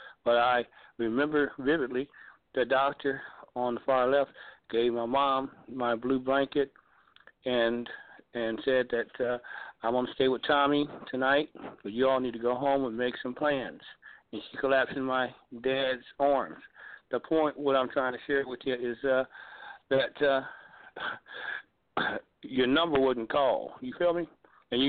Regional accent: Chicago, Illinois, United States; born there; 1960, I was born in Chicago.

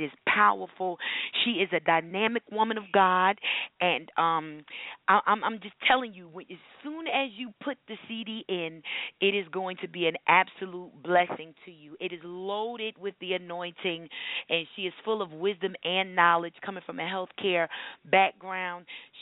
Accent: New Jersey, United States; I'm from New Jersey, and Dr. Kelly is one of my bestest sister friends.

